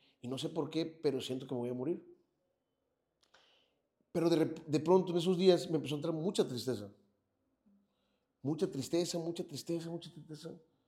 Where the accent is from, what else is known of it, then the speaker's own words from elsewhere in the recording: Mexico; Y dije, qué mamadas. Como buen mexicano.